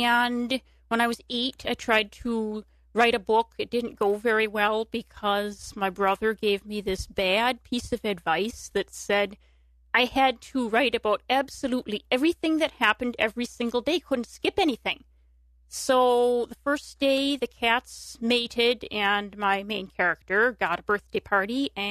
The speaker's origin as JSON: {"language": "English", "town": "Chippewa Falls", "region": "Wisconsin", "country": "United States", "lives_now": "Eau Claire, United States", "said": "So I'm from Chippewa Falls, but I live in Eau Claire now. I just turned 35, and I am a Christian"}